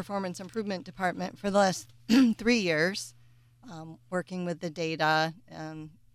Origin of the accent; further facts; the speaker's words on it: New York, United States; I was from the Southern Tier and came up here to the Finger Lakes.